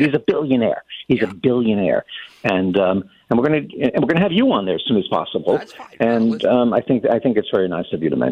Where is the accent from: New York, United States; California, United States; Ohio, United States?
New York, United States; And growing up in New York, and I'm sure some of your listeners migrated to Virginia from New York.